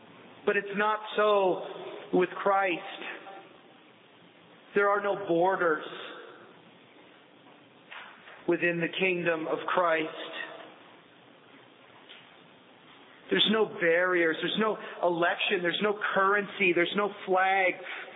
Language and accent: English; Pennsylvania, United States; I grew up in Pennsylvania, and often people will come to Lancaster County to see the Amish